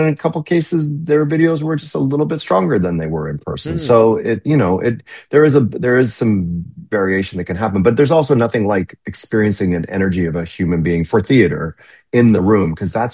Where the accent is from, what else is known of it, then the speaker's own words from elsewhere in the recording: Chicago, Illinois, United States; born there; No, yeah, I was born in Chicago. I'm living actually several blocks from where I was born on the north side.